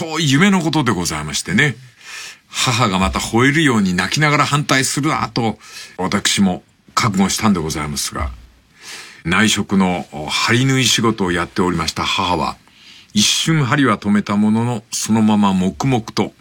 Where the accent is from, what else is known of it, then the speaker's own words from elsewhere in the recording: Fukuoka, Japan; 1959年、博多の町外れの貧しい家、タバコ屋だった私の家であります